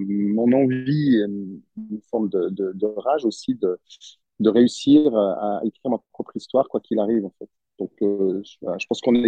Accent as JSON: {"language": "French", "town": "Montreux", "region": "Vaud", "country": "Switzerland", "tie": "born or raised there", "said": "j'ai grandi en Suisse, dans une petite ville de Montreux, une petite ville de 20 000 habitants. Donc, c'était une ville, en plus, un grand village, on va dire, où je connais un peu tout le monde."}